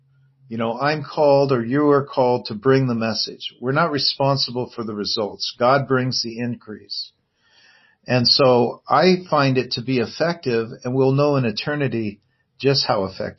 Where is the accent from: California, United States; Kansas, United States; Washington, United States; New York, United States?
Washington, United States; Seattle; I was preaching in my hometown, Seattle, Washington, and I was out on the street there by Westlake Center.